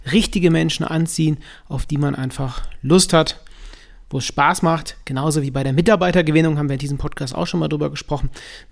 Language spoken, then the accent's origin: German; Cologne, North Rhine-Westphalia, Germany; wie bei uns in Köln sagen immer